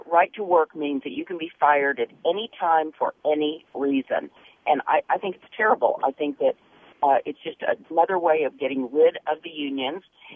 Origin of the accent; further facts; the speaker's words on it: Oklahoma, United States; moved away; I'm from Oklahoma originally, and it's a right-to-work state.